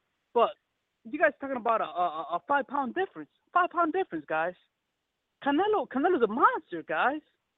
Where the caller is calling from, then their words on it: Chicago, Illinois, United States; I'm calling from Chicago.